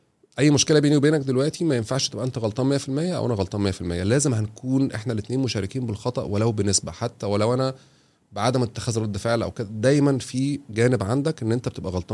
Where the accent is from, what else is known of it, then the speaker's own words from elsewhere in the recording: Kafr El Sheikh, Kafr El Sheikh Governorate, Egypt; وانا عشان جاي من كفر الشيخ فانا مثلا لو انا في كفر الشيخ لسه في سن 15 او 14 سنة